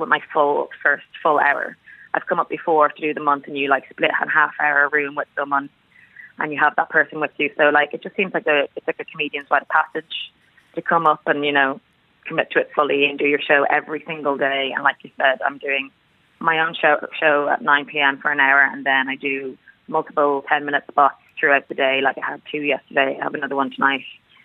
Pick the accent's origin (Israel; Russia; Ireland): Ireland; Howth, Leinster; Like, growing up in Howth, you know, it's so difficult.